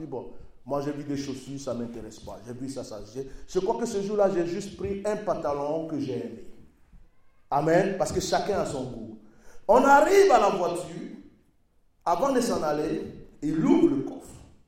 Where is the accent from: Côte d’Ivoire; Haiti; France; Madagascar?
Côte d’Ivoire; Il y a quelqu'un qui a chanté chez nous en Côte d'Ivoire.